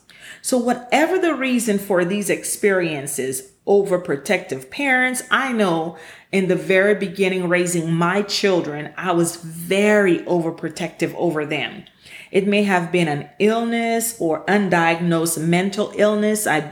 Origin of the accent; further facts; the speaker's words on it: St. Lucia; now in Houston, United States; that I grew up on the island of St. Lucia. And there were a lot of experiences that I didn't have growing up in St. Lucia.